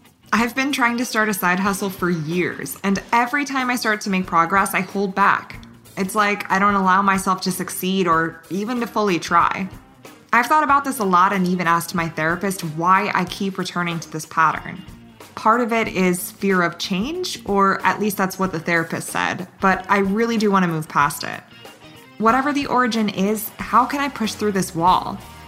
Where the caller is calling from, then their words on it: Boston, Massachusetts, United States; I'm calling in from Boston.